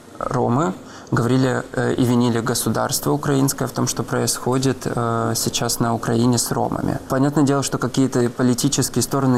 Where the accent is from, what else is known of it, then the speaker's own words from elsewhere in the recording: Russia; И я все детство провел тоже в России, потому что там все родственники, и там вся моя ромская община.